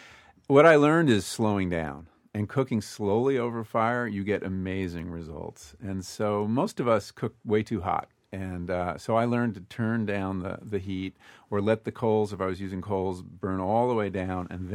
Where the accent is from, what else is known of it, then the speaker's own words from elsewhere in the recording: Berkeley, California, United States; You know, I come from Berkeley.